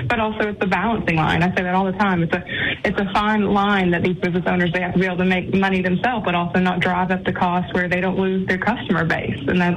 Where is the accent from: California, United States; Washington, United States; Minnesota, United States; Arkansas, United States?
Arkansas, United States; I think, obviously, I'm from Arkansas, so I didn't go to school in Louisiana